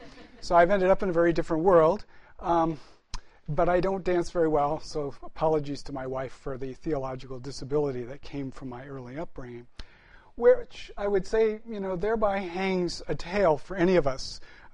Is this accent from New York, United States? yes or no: no; Detroit, Michigan, United States; And it was the late 60s, and I grew up in the Detroit area, and there were race riots.